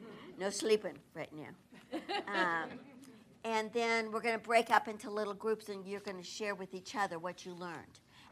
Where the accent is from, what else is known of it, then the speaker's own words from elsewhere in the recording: Missouri, United States; I'm from Missouri. You just show me. That's was our motto. Show me.